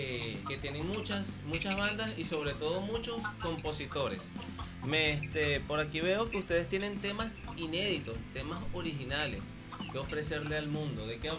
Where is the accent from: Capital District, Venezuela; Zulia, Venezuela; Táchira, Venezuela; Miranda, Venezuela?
Miranda, Venezuela; para nosotros que somos latinos, que como lo acaba de decir, muchos dirán, bueno, préstale, le gusta el rock viniendo de los Valles del Tuy